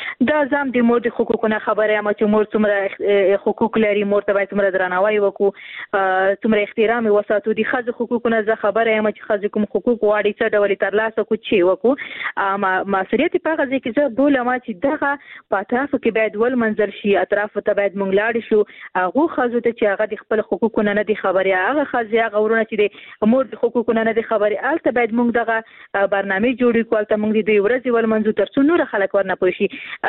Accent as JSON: {"language": "Pashto", "region": "Khost", "country": "Afghanistan", "said": "ورور زه هم د خوست یم"}